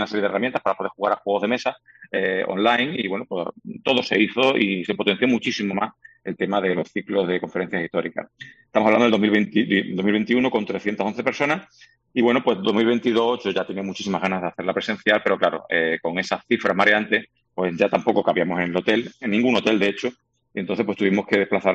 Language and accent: Spanish; Badajoz, Extremadura, Spain; Yo soy aquí de Badajoz, y entonces, bueno, pues intentar montar una convención aquí.